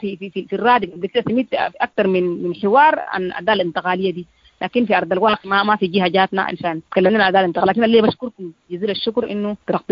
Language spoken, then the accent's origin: Arabic; Sudan; مش نحن سودانيين